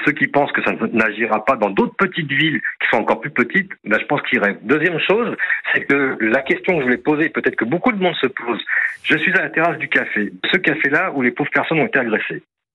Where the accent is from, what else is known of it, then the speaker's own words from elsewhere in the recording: Lyon, Auvergne-Rhône-Alpes, France; Moi, j'ai grandi à Lyon depuis toute ma vie, j'ai 50 ans aujourd'hui.